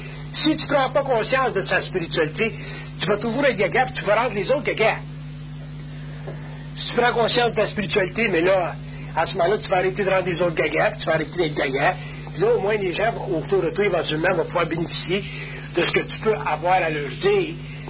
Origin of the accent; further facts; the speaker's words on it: Quebec, Canada; On est des Québécois, nous autres, on est un petit peu entre le vieux monde et le nouveau monde.